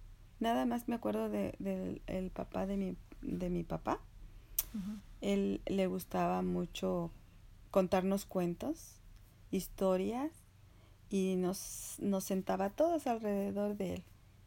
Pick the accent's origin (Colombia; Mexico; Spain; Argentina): Mexico; San Juan del Río, Querétaro; moved away as an adult; now in San Diego, United States; Nací en San Juan del Río, Querétaro, en México.